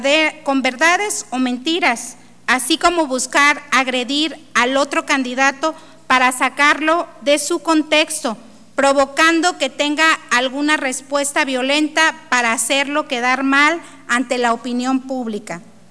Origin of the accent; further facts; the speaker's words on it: Mexico; como ciudadanos, como gobernantes, como mexicanos.